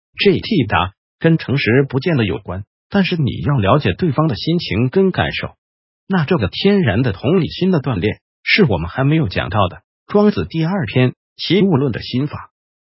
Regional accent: Taiwan; 那我们台湾人基本上就是不敢

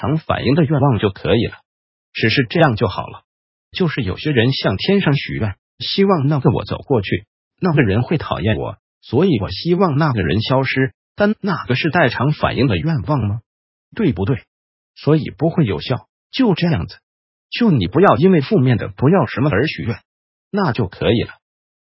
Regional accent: China; 那我们中国人还不止一只啊

